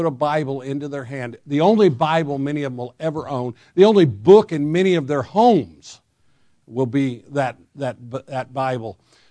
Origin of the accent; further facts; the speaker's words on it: Alabama, United States; Yes, I'm from Alabama, pastored there for years.